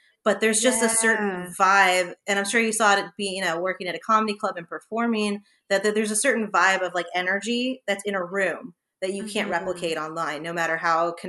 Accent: Los Angeles, California, United States; But this always sounds weird, but I'm from Los Angeles, so you do actually know people who know people.

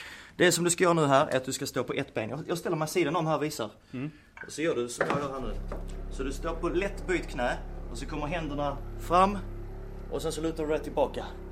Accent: Ystad, Skåne, Sweden; now in Örebro, Sweden; För mig som skåning som flyttade upp så blev det här uppe.

